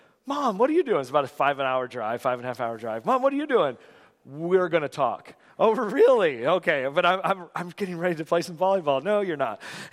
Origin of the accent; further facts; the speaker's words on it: California, United States; now in Gettysburg, United States; I'm from California, don't hold it against me. All three of my kids have a Gettysburg address now, all right, so I'm in. But I grew up there in Central Valley, California